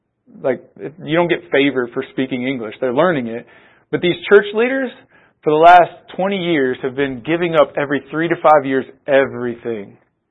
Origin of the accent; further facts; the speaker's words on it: Georgia, United States; And so like I grew up in Georgia, and so going back home